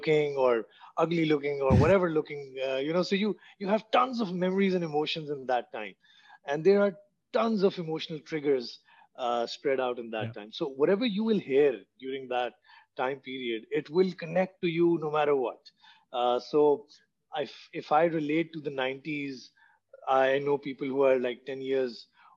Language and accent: English; Islamabad, Islamabad Capital Territory, Pakistan; I was born and raised in Islamabad. So there was so much inspiration in that city.